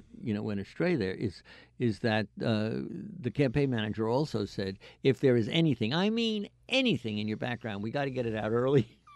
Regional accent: Alaska, United States; Gunner, hi, I'm from Alaska. I can say that Hillary is very disliked up there.

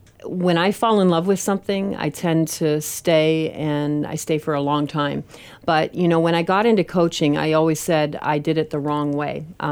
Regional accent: Canada; moved away as an adult; now in United States; When I started college, I came from Canada, went to the United States, didn't know really what I wanted to do.

